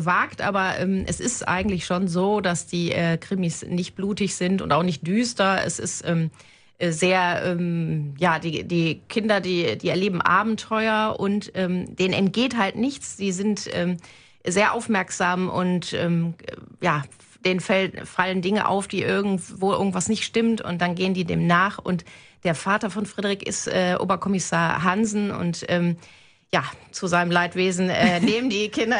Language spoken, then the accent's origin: German; Wuppertal, North Rhine-Westphalia, Germany; ich bin hier aufgewachsen, das stimmt, in der Luisenstraße in Elberfeld und wohne auch jetzt auf dem Ölberg in der Nordstadt.